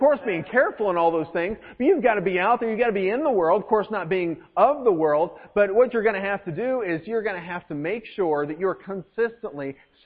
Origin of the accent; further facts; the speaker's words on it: Buffalo, New York, United States; I'm from Buffalo, New York, right? And we're not from New York City, okay? I'm scared of New York City, all right? I'm an upstater, all right?